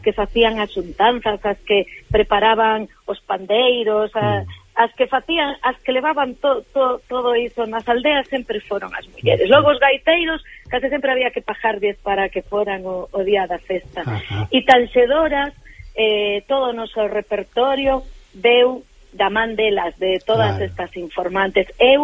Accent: Vigo, Galicia, Spain; somos aquí de Bembrive, somos de Vigo, dunha parroquia que das aforas de Vigo.

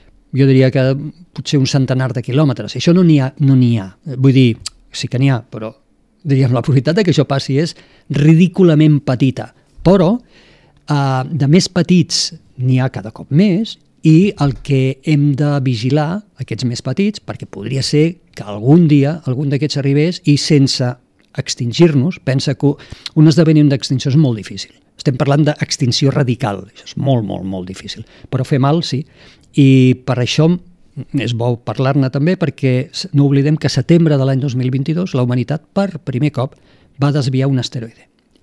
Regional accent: Tarragona, Catalonia, Spain; now in Sant Cugat, Spain; que consti que sóc de Tarragona i visc a Sant Cugat

